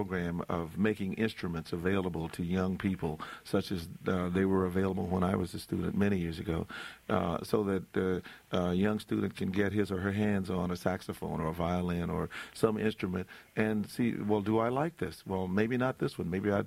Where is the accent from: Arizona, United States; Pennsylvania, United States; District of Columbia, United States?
District of Columbia, United States; Washington; also born or lived in North Carolina, United States; I grew up in the South. I was born in North Carolina, grew up in Washington, D.C., and I've seen things change radically in my lifetime.